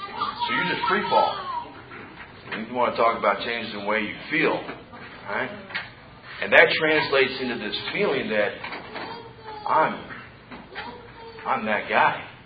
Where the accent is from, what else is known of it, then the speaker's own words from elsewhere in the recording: Wasco, California, United States; also born or lived in Bakersfield; So I grew up in Wasco, California, and Bakersfield, went back and forth.